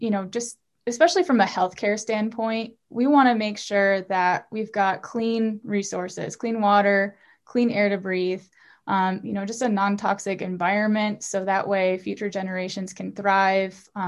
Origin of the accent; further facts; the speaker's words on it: Michigan, United States; now in Colorado, United States; So I grew up in Michigan, a little bit north of Detroit, so surrounded by water. And then I completed dental school in Detroit, lived there for a while